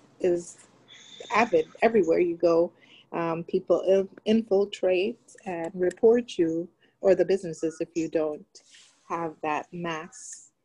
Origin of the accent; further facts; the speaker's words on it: Florida, United States; I am from South Florida, so you would attempt to get to the beach and you have to fight through the crowd.